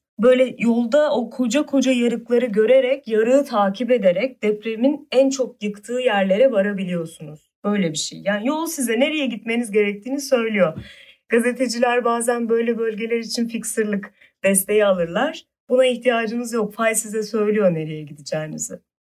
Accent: Buca, İzmir, Turkey; Benim de bir benzer şekilde İzmir'de doğup büyüdüğüm ilçe Buca aynı böyle ranta kurban edildi.

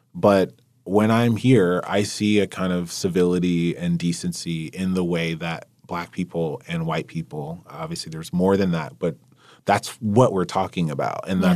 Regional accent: United States; my family has been here for 200 years almost. Like, I am a patriot, you know? I'm an American

